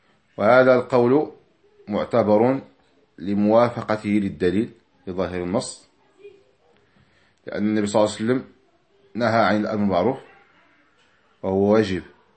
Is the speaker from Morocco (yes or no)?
yes; Morocco; وهو مذهب بلدنا المغرب وأغلب أفريقيا